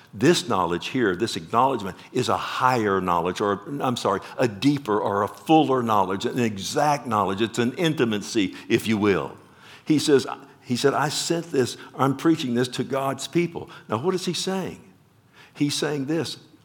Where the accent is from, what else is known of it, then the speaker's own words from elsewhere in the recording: Texas, United States; This American, by golly, and I'm a Texan.